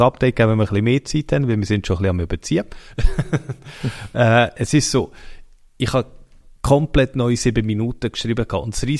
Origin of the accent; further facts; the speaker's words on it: Zurich, Switzerland; in Bern ist doch der auch ein Begriff oder nur bei uns in Zürich?